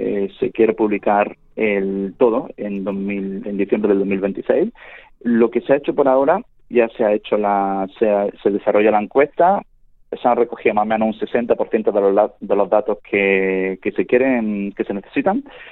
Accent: El Ejido, Andalusia, Spain; la zona en la que yo me crié, aquí en el Ejido de Almería

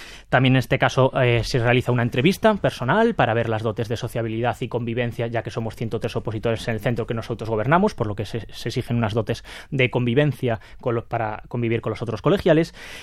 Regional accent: Galicia, Spain; como buen gallego, te diría que puede ser

